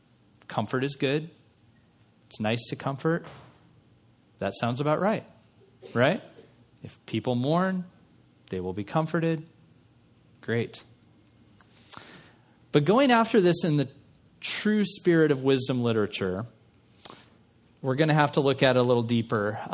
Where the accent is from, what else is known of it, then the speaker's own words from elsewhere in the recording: Tucson, Arizona, United States; my friend Jimmy, who I grew up with here in Tucson.